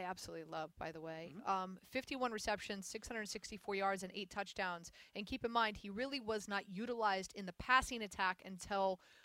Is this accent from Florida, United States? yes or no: yes; Miami, Florida, United States; And my mom, I'm from Miami, so my mom calls Ryan Tannehill Tannekill.